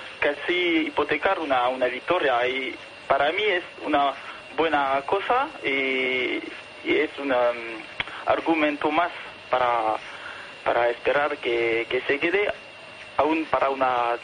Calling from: Paris, Île-de-France, France; de París.

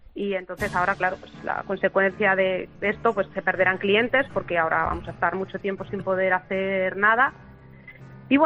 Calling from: Castilla-La Mancha, Spain; Aquí en plena Mancha.

